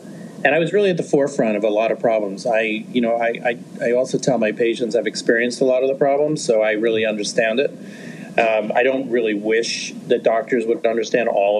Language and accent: English; New York, United States; So I grew up in New York. My office right now is about a block away from where I was born.